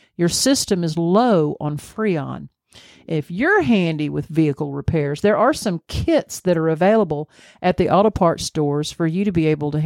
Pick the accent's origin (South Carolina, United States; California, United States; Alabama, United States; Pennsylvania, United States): Alabama, United States; also born or lived in Tennessee; And we grew up in Alabama and Tennessee, so it was hot.